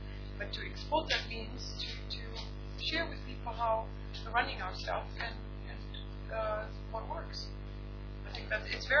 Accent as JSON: {"language": "English", "country": "Germany", "second_language": "English", "lives_now": "United Kingdom", "said": "as you know, I come from Germany"}